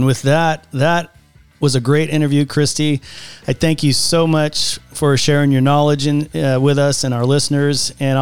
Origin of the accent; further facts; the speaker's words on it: California, United States; I'm originally from California and all